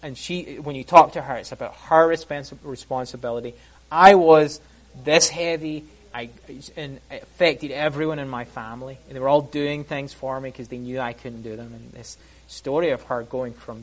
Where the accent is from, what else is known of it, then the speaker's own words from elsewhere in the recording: Scotland, United Kingdom; partly because I'm Scottish, and we have, and as I mentioned in the talk yesterday, we have massive health problems in Scotland